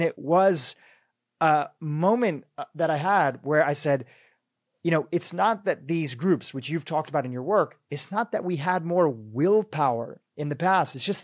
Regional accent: Nairobi, Kenya; born there; You know, I was actually born in Nairobi. I was born in Nairobi

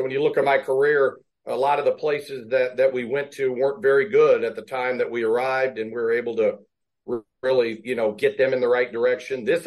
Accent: Kansas City, Missouri, United States; I grew up in Kansas City.

